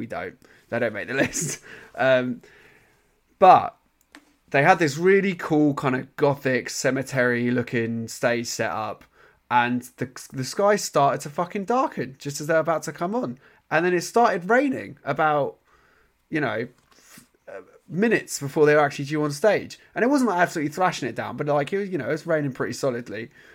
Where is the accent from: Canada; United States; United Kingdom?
United Kingdom; England; The atmosphere wasn't quite what I was used to as an English metal fan.